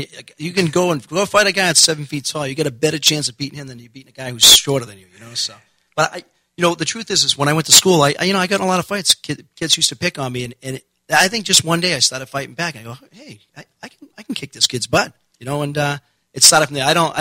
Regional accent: Boston, Massachusetts, United States; now in West Yorkshire, United Kingdom; I'm a lifelong resident of Boston. I was born in the Mission Hill Projects in Boston. I grew up in Hyde Park, and I live in West Yorkshire now with my wife, Pamela, and my little boy, Nolan.

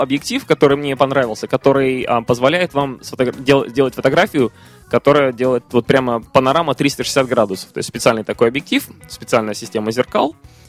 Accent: Saint Petersburg, Russia; Друзья, кто не знает, я вообще из Санкт-Петербурга, поэтому мне положено это знать.

